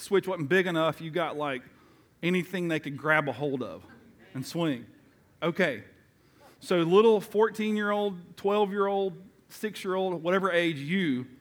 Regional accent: Tennessee, United States; Even I grew up in East Tennessee, and they called it the same thing there.

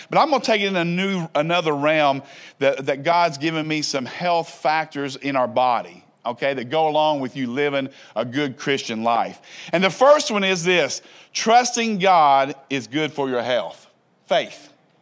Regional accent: Kentucky, United States; from Kentucky.

